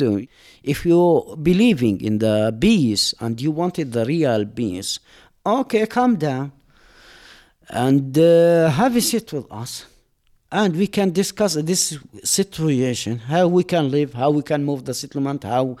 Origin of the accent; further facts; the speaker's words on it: Hebron Governorate, Palestine; English is a second language; I'm from El Baqa Valley, west of Hebron. The valley is near Kiryat Arba settlement and Har Sina settlement. We live in this land hundreds of years. I born here in this land.